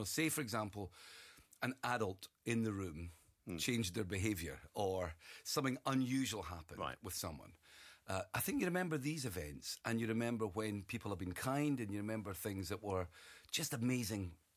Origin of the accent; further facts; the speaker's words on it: Dundee, Scotland, United Kingdom; guys are from my hometown of Dundee.